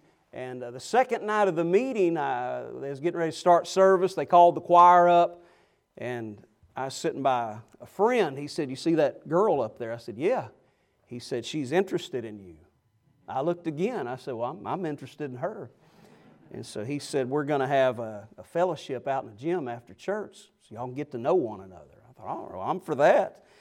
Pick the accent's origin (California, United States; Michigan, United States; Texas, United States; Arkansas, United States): Arkansas, United States; Little Rock; me and my wife, we both grew up in Arkansas. I grew up in Little Rock